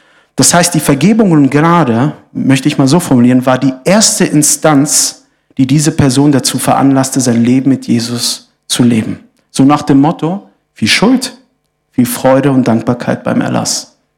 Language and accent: German; Wolfsburg, Lower Saxony, Germany; Heute in Deutschland werden zum Beispiel aus Wolfsburg, wo ich herkomme, ist viel Geld im Umlauf.